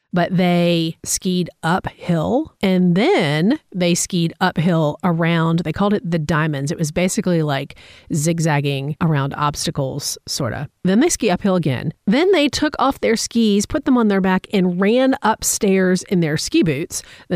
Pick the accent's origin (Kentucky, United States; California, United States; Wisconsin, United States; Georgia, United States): Georgia, United States; Atlanta; I'm from Atlanta originally, and Atlanta is very hilly.